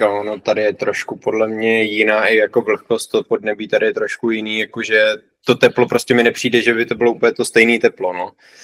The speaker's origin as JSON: {"language": "Czech", "town": "Česká Třebová", "region": "Pardubice Region", "country": "Czechia", "said": "Já jsem jinak z Český Třebový."}